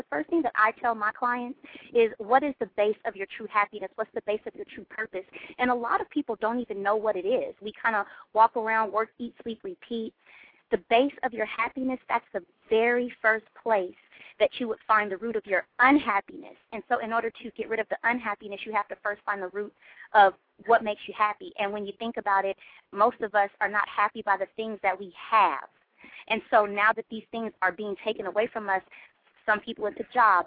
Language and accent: English; California, United States; I'm from the Bay Area, he's from the Bay Area